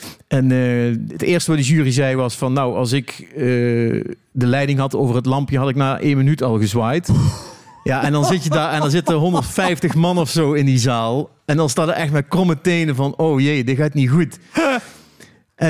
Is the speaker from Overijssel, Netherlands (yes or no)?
no; Eindhoven, North Brabant, Netherlands; dus ik kom uit Eindhoven.